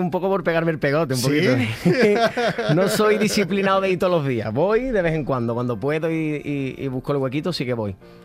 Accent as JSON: {"language": "Spanish", "town": "Cádiz", "region": "Andalusia", "country": "Spain", "said": "como buen gaditano y carnavalero desde pequeño, pues en Cádiz tenemos"}